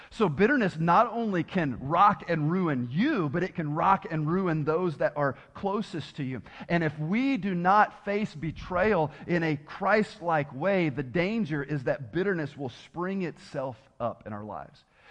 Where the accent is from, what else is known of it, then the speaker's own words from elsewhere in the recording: Tennessee, United States; I've told you before, I'm from Tennessee, so we won't get real deep around here, all right?